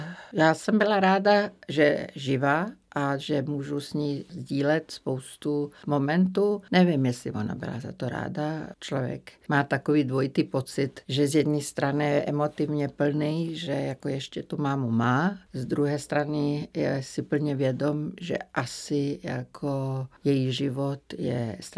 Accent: Zagreb, City of Zagreb, Croatia; protože já jsem z Chorvatska, ze Záhřebu

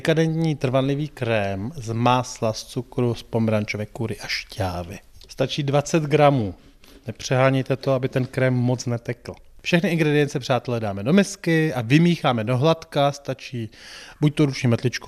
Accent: Moravia, Czechia; U nás na Moravě se říká, že jsou po ně mastné hobe.

